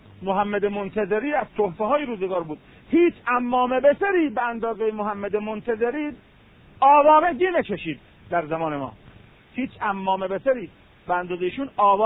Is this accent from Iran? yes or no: yes; Iran; و خدا را شکر که ما ایرانی هستیم و از اول طرفدار خط اهل بیت بودیم.